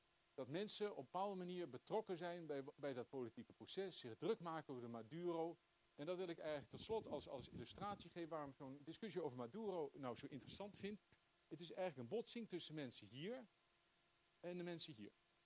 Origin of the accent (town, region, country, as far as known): Groningen, Netherlands